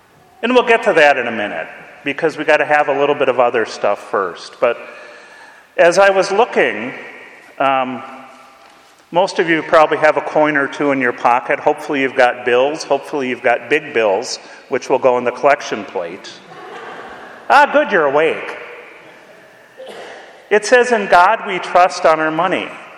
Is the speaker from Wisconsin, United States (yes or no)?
yes; Wisconsin, United States; But see, I grew up in Wisconsin where socialism, at least in the 40s, was a good thing.